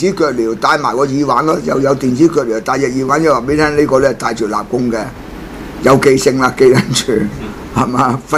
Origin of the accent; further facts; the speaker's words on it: China; 身為中國人都不想你衰啊，大佬！